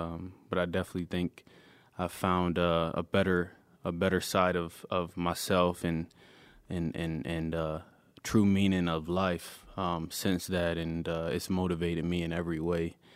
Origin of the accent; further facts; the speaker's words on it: Syracuse, New York, United States; they have no ties to look, my hometown, Syracuse, whatsoever, but they are friends of mine